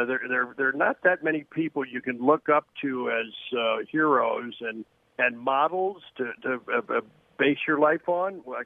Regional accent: Wilmington, Delaware, United States; I grew up in Wilmington, Delaware. My dad was a high school history teacher and baseball coach.

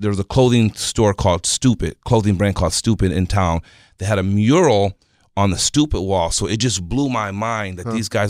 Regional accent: Michigan, United States; now in San Diego, United States; So for me, I moved from Michigan. And then I lived in San Diego for like a year, right, on 30th Street. And then my dad moved me to Rancho Bernardo, our whole family.

